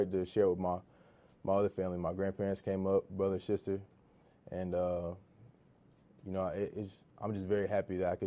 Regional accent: Nashville, Tennessee, United States; It was great. It was only 2.5 hours away, so it wasn't too far at all. I can go back home when I need to.

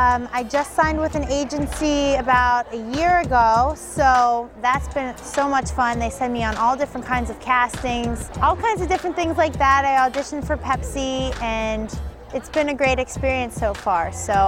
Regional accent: New York City, New York, United States; I'm from New York City. I've done some modeling over in New York, and I was on an unofficial Giants dance and cheer team last year.

